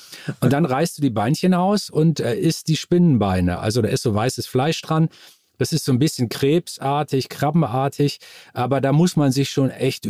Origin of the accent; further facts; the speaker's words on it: Assel, Lower Saxony, Germany; ich bin aufgewachsen in dem Dorf Assel-Amor im Landkreis Stade in Norddeutschland.